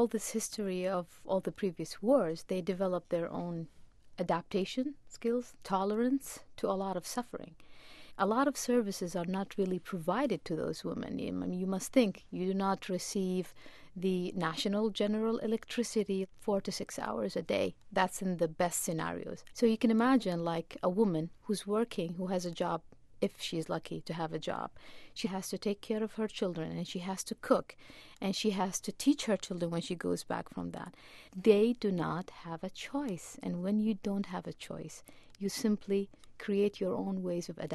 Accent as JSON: {"language": "English", "country": "Kuwait", "tie": "born or raised there", "also_born_or_lived": "Iraq", "moved": "as an adult", "said": "I was born in Kuwait, and I lived in Kuwait until I was 24, and I got my bachelor degree from Kuwait University. And then because of the invasion of Kuwait, my family had to move back to Iraq."}